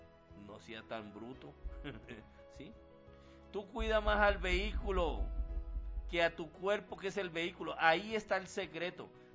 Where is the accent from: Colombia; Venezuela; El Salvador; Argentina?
Colombia; now in Dominican Republic; me quedé como misionero allá en República Dominicana. Ya juramenté, ahora en el año 2000 soy colombo dominicano.